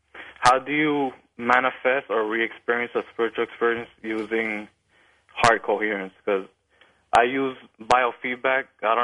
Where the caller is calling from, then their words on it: Miami, Florida, United States; calling from Miami.